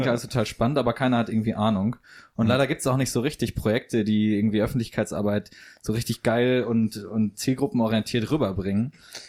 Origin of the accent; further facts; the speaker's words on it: Münster, North Rhine-Westphalia, Germany; now in Göttingen, Germany; Ich komme aus Münster in Westfalen, bin 26 Jahre alt mittlerweile. Und Felix und ich studieren zusammen in Göttingen hier Forstwirtschaft.